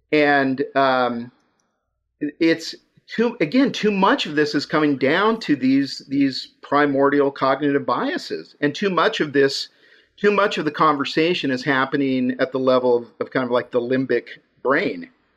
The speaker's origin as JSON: {"language": "English", "region": "Idaho", "country": "United States", "said": "I'm from Idaho."}